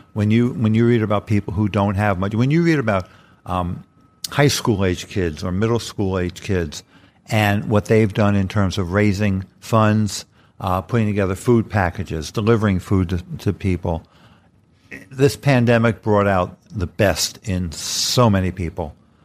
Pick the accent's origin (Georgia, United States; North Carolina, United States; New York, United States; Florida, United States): New York, United States; Bronx; I'm 73. I have had a life that as a kid growing up in the Bronx, I never expected to have. My folks didn't have that much.